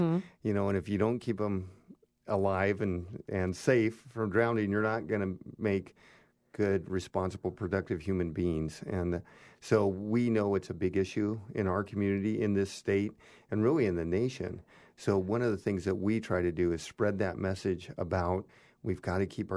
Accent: Nampa, Idaho, United States; I mean, I hate to admit it, but I grew up in Nampa. I was in those canals.

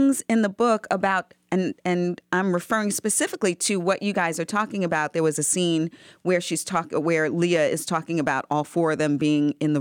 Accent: New York, United States; So I'm from New York originally, and Herbert Dautry was one of those icons that if you're a New Yorker

